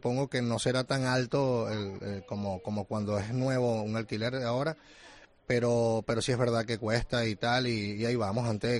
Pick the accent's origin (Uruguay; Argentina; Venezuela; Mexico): Venezuela; Yo, aunque soy oriundo de Venezuela, pues como muchos, soy hijo de canario